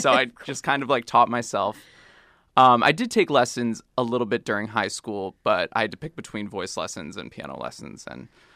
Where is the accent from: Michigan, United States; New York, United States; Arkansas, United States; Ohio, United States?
Ohio, United States; Aurora; Yeah, a little town called Aurora, Ohio. Mm-hmm. Used to have a SeaWorld. Used to have a Six Flags.